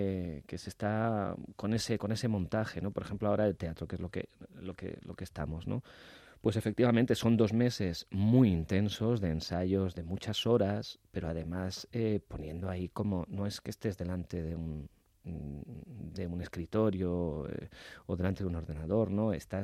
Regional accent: Madrid, Community of Madrid, Spain; soy de Madrid.

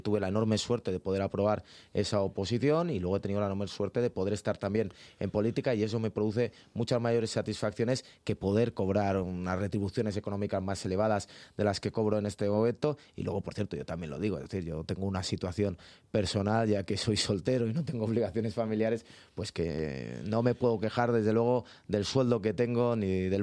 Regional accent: Madrid, Community of Madrid, Spain; yo soy de Madrid, he nacido en Madrid, he vivido en Madrid prácticamente toda mi vida, salvo 2 años.

